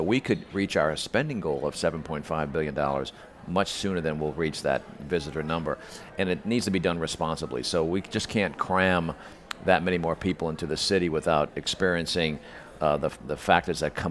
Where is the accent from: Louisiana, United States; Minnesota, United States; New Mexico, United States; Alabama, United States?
Louisiana, United States; New Orleans; I grew up in New Orleans. I remember playing in the Quarter when my dad worked at Channel 6.